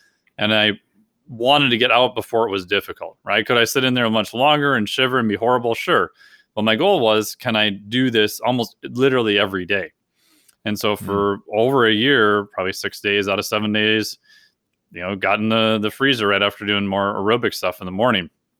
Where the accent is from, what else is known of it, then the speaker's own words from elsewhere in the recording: Minnesota, United States; So I grew up in Minnesota, right?